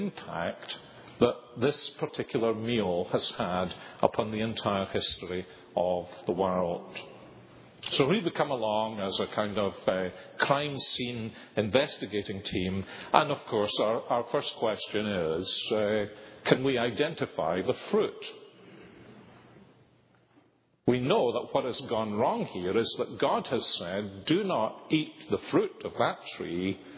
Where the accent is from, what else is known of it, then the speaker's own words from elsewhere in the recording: Scotland, United Kingdom; as a Scotsman